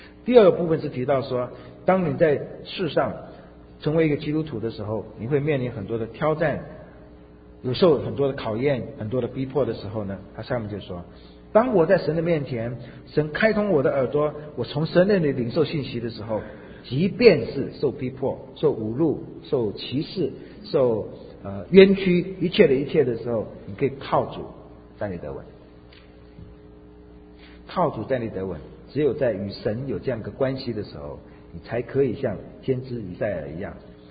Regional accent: China; 当然我们中国人谈到芥菜的时候，我们无法想象芥菜有多大

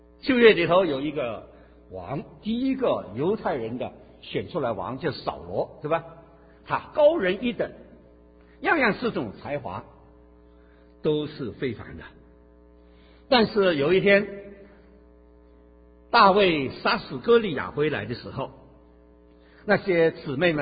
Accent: China; 所以我们中国人一句话叫“伴君如伴虎”

